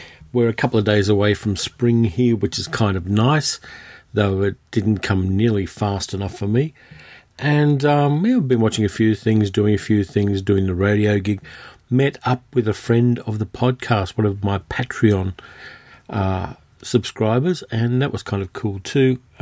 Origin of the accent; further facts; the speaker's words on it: Sydney, New South Wales, Australia; So Sydney in October is a very nice time to be up at my hometown